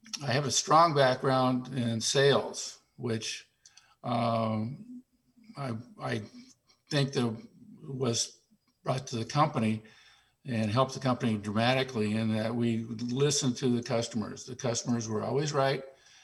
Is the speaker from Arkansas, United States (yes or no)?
no; Portland, Oregon, United States; I'm a native Oregonian, born and raised in Portland. And Seaside was always my second home.